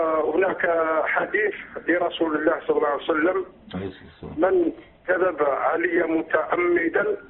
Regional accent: Algeria; أنا من الجزائر

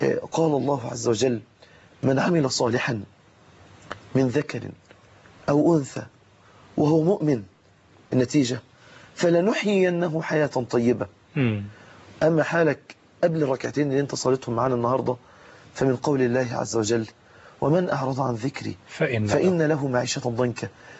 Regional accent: Mansoura, Dakahlia, Egypt; كتير جدا من امهات عندنا في المنصوره بيشتكوا

